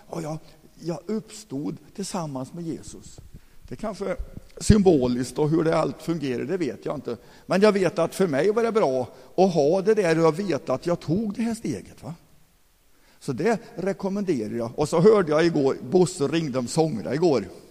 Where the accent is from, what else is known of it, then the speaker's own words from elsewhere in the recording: Forshaga, Värmland, Sweden; När jag var 12 år gammal, då jag var uppväxt i baptistförsamlingen i Forshaga